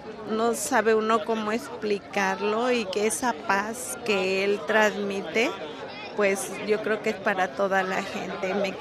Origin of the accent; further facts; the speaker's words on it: Cuernavaca, Morelos, Mexico; De Morelos, Cuernavaca.